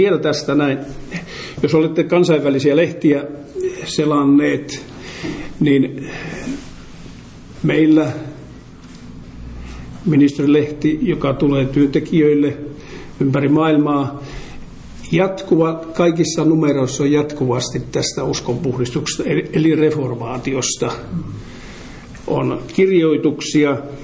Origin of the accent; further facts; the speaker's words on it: Toholampi, Central Ostrobothnia, Finland; Sitten on Toholampi, josta minä olen oikein kotoisin.